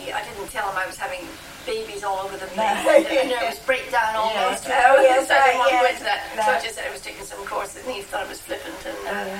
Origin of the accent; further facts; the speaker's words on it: Coventry, West Midlands, United Kingdom; now in London, United Kingdom; And I was brought up in Coventry.